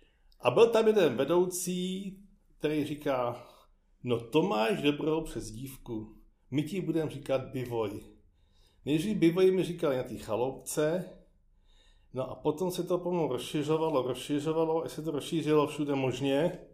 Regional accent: Prague, Czechia; No pocházím odtud z Kobylis, ale narodil jsem se v Libni a v roce 65 jsme se přestěhovali do Kobylis

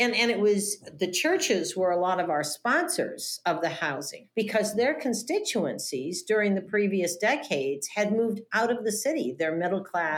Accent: Midwest, United States; I guess I grew up with that in the Midwest because everybody owned a home.

